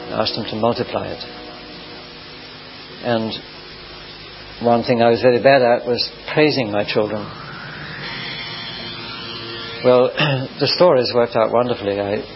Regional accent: United Kingdom; it's not entirely my fault that I was brought up in Britain.

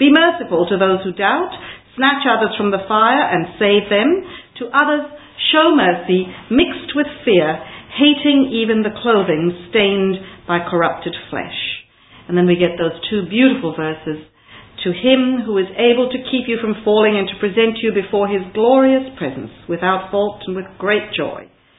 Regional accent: India; in a lot of places in India

